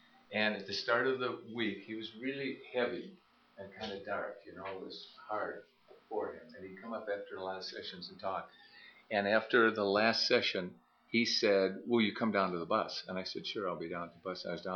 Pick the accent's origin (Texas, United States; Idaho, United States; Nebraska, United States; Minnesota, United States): Minnesota, United States; Minneapolis; I'm from Minneapolis, and I'm a retired lawyer.